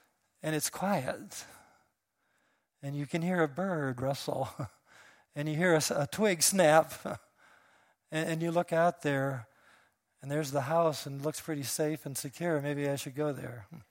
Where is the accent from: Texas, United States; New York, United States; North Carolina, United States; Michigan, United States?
Michigan, United States; Taylor; I remember as a little kid in a dark tent growing up in Taylor, Michigan.